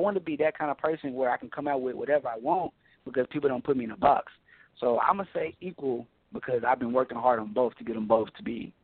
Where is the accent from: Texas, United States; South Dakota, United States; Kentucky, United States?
Kentucky, United States; Hopkinsville; I'm from Hopkinsville, Kentucky, a.k.a. Hoptown, man, Kentucky Stand Up 270.